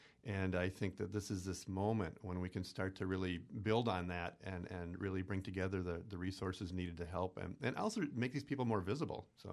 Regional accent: Stevens Point, Wisconsin, United States; we got a few people who grew up in Wausau. I'm from Point. We got a person from Marathon City, big old Marathon. Mm-hmm. You know, we're locals

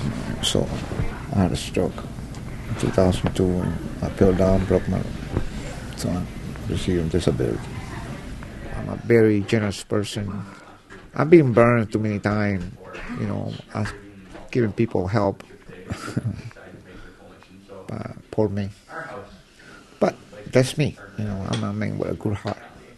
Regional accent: Cuba; I'm original from Cuba, so.

